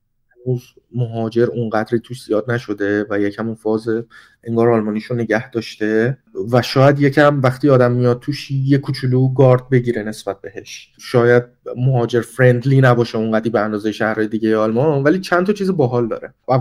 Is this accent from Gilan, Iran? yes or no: no; Tehran, Tehran Province, Iran; now in Germany; منی که حالا بیشتر زندگیم تهران بودم و از تهران اومدم اینجا